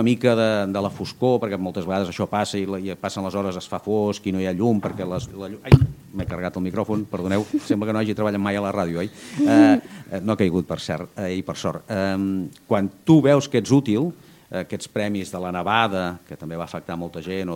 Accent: Igualada, Catalonia, Spain; Jo vaig començar a fer ràdio a Igualada. Jo sóc d'Igualada.

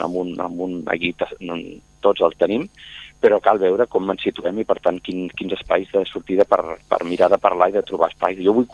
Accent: Catalonia, Spain; més enllà del que ens afecti tots com a catalans i catalanes, a nivell municipal

